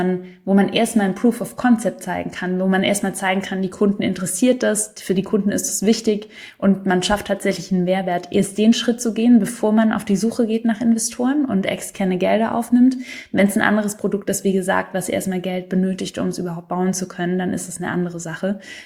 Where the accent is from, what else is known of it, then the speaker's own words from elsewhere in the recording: Baden-Württemberg, Germany; Berlin ist natürlich irgendwie internationaler als Stuttgart. Ich komme selber da aus der Gegend